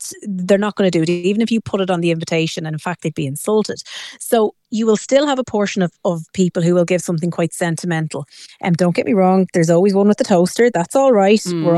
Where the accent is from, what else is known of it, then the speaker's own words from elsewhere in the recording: Ireland; And I think, to be fair, as Irish, we're always very conscious of, oh, well, you know, the couple, they're paying so much for it.